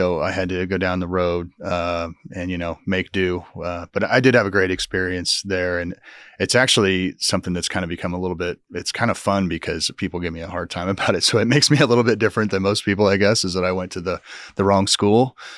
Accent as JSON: {"language": "English", "town": "Marysville", "region": "Kansas", "country": "United States", "said": "Well, I'm originally from Marysville. So Manhattan was kind of our second home."}